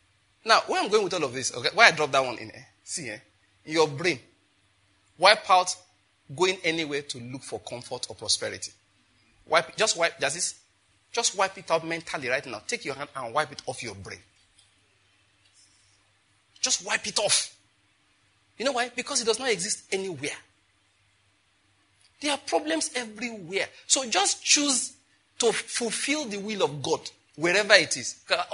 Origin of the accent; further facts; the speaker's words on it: Ondo, Nigeria; for those of you who don't know, I'm from Ondo State, naturally, all right?